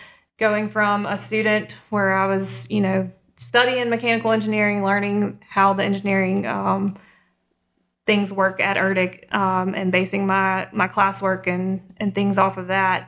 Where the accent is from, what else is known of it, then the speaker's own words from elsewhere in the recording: Vicksburg, Mississippi, United States; unlike Justin, I grew up in Vicksburg.